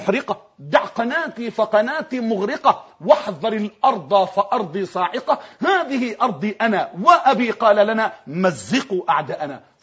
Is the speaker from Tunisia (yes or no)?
no; Egypt; أنا وسعادة البابا وسعادة الأستاذ نبيل عشنا على أرض مصر، ترعرعنا عليه، عشنا تحت سمائه